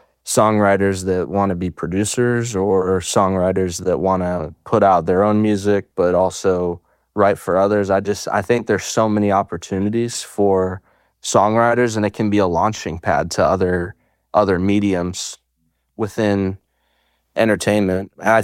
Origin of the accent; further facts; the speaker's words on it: Nolensville, Tennessee, United States; also born or lived in Minnesota; But yeah, so I was born in Minnesota, and then when I was about 10 years old, my dad took a job change and we moved to Nolensville, Tennessee.